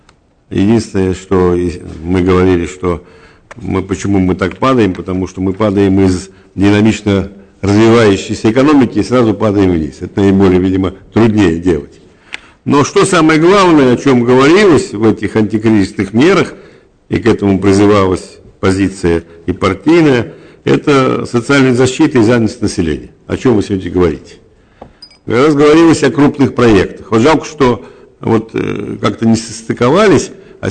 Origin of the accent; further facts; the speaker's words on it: Sakha Republic, Russia; я вырос в Якутии. Я в 23 года был первым стереорайкома комсомола в Якутии.